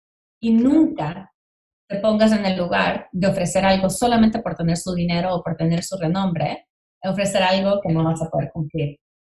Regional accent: El Salvador; Creciendo en El Salvador, durante la guerra civil, no tenía, o sea, realmente no teníamos acceso como que a cultura, ¿no?

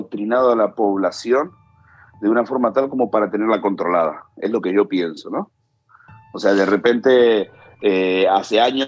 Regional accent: Argentina; cuando yo era niño, nosotros en Argentina, yo soy de Argentina

